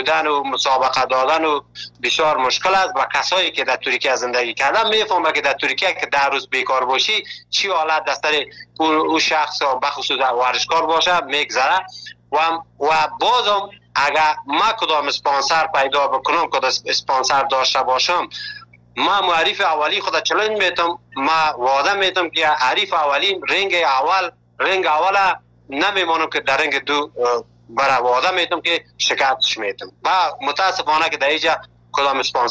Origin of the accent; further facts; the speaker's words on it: Afghanistan; now in Turkey; اول که از افغانستان آمدیم در یک جای یک شهر مالاتیا